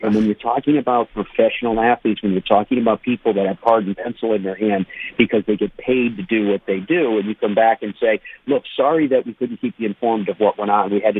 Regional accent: Ireland; When it comes to Ireland, I'm Irish. I'm a dual citizen, so I enjoy getting back there and seeing family and friends

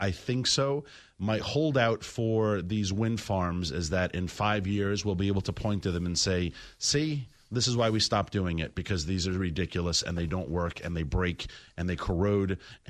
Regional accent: New York, United States; A New Yorker. I'm a New Yorker. I can say that.

